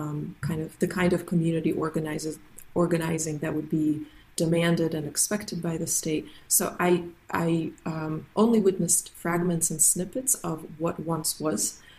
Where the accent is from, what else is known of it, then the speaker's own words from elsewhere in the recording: Russia; So I was 5 years old when the Soviet Union collapsed, and my sense of Russian culture was very influenced by that event. I didn't really grow up in communism anymore